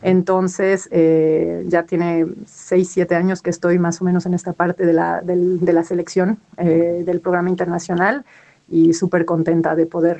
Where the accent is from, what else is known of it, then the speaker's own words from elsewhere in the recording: Mexico; desde mi perspectiva como mexicana en este festival